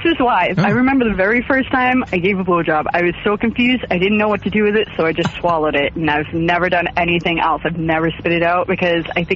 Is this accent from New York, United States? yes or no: no; Worcester, Massachusetts, United States; born there; Well, I was born in Worcester.